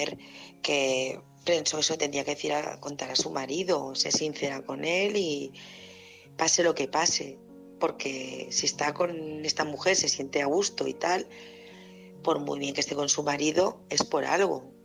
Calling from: Barcelona, Catalonia, Spain; de Barcelona

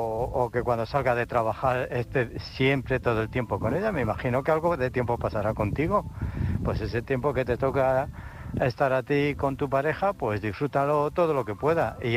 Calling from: Illescas, Castilla-La Mancha, Spain; de Illescas, como todos los días.

